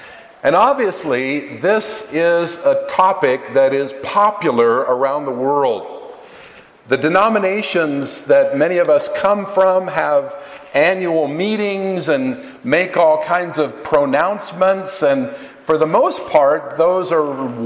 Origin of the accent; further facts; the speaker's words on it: California, United States; Obviously, I'm from California, she's from Hawaii